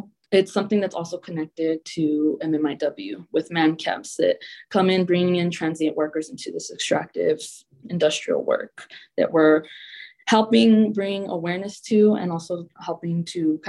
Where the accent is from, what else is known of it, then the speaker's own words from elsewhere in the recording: Texas, United States; now in Las Vegas, United States; I live here, as Melissa said, on Nuuvi lands in Las Vegas, Southern Nevada. I am originally from Texas, and I carry, I guess, a mixed lineage of Indigenous people south in Mexico and from Colorado.